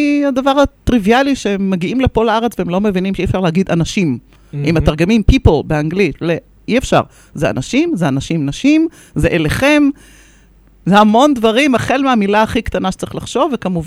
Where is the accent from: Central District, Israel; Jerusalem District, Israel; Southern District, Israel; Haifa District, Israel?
Haifa District, Israel; Haifa; אני חיפאית